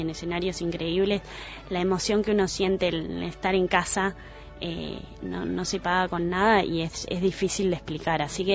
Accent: Uruguay; como uruguayo

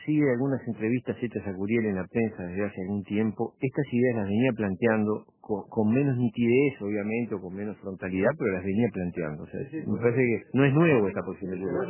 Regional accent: Uruguay; como Frente Amplista y me parece bien como uruguayo

